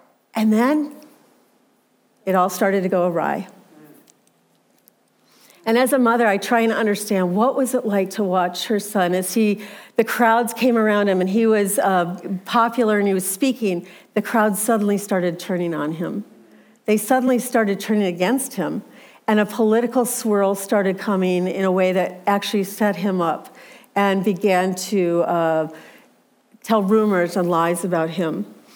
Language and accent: English; Minnesota, United States; I grew up in Minnesota around lots of lakes, and my dad taught me boating growing up, and we had a sailboat.